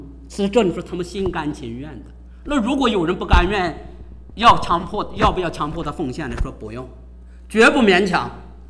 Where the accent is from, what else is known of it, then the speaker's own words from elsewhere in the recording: Lu'an, Anhui, China; 我家是安徽人，在安徽六安，合肥西边，在安徽、河南和湖北三省交界，大别山区，老区，很贫穷的地方。